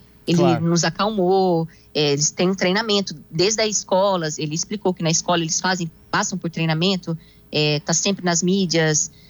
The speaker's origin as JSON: {"language": "Portuguese", "town": "Cuiabá", "region": "Mato Grosso", "country": "Brazil", "said": "Eu sou de Cuiabá, Mato Grosso."}